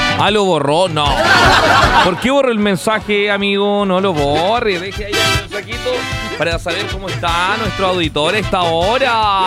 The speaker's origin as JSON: {"language": "Spanish", "town": "Valdivia", "region": "Los Ríos", "country": "Chile", "said": "Yo soy de Valdivia, chiquillos."}